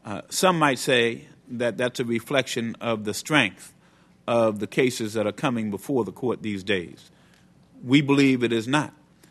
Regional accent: New York City, New York, United States; I'm a New Yorker.

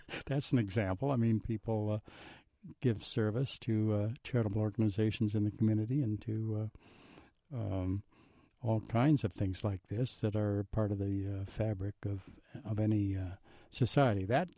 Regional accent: Clinton, Iowa, United States; Well, my home was in Clinton, Iowa, on the Mississippi

